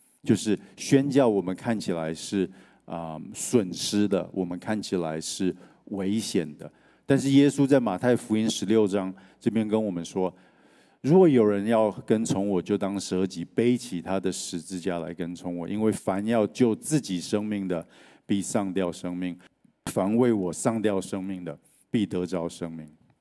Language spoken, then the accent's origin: Chinese; Taiwan; 我去柬埔寨的时候，就是那边就是我们都是台湾的